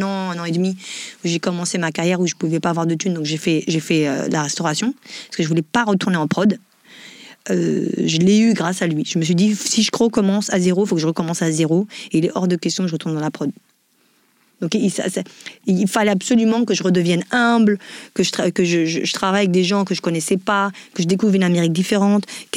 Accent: France; Moi, j'ai grandi en France

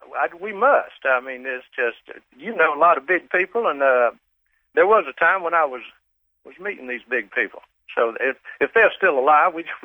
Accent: Dunwoody, Georgia, United States; Well, I grew up in Dunwoody, Georgia, the son of a dentist.

